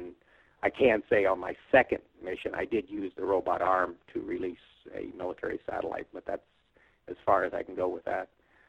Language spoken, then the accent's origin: English; Albuquerque, New Mexico, United States; my hometown, Albuquerque, New Mexico.